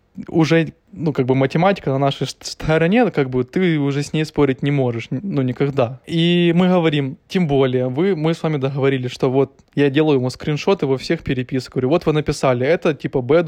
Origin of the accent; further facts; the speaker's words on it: Ukraine; moved away; что мы приехали из Украины, мы как бы работаем не для того, чтобы здесь гулять каждый день, а для того, чтобы помогать Украине.